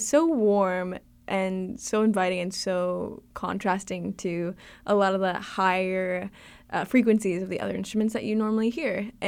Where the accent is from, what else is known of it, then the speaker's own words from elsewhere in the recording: Savannah, Georgia, United States; I'm from Savannah, and so I love it.